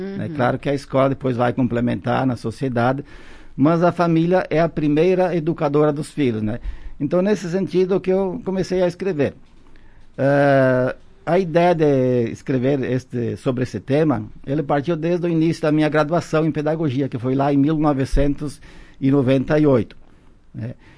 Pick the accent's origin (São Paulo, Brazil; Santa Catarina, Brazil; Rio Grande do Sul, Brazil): Rio Grande do Sul, Brazil; Marau; born there; Sim, eu nasci em Marau, na Vila Constante Fuga hoje, né? Venho de uma família muito humilde, descendentes de italianos, né? Eu venho de uma família de 8 irmãos